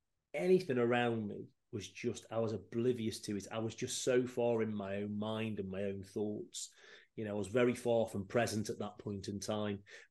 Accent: Newcastle-under-Lyme, West Midlands, United Kingdom; I'm originally from Stoke, Newcastle-under-Lyme, so is where before I moved to where I am now.

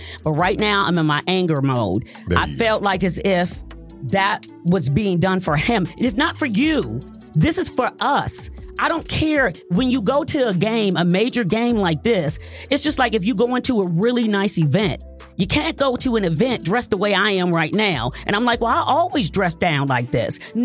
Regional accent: Detroit, Michigan, United States; Okay, everyone knows I'm from Detroit. … from Detroit.

